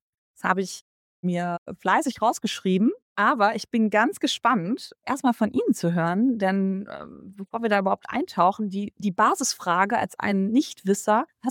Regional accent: North Rhine-Westphalia, Germany; Ich bin auch ein Kind des Ruhrgebiets

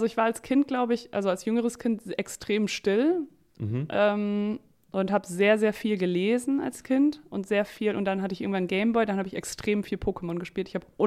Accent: Emden, Lower Saxony, Germany; also ich bin in Niedersachsen zur Schule gegangen, ich komme ja aus Emden

